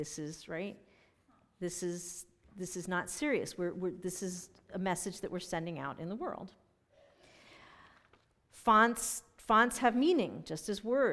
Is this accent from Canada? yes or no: yes; Canada; now in United States; I'm from Canada. And on the other hand, you know what? I'm an American